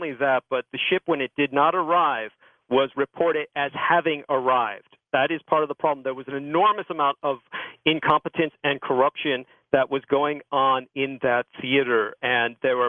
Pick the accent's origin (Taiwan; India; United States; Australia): Taiwan; Obviously, I come from Taiwan, which was a rabidly anti-communist nation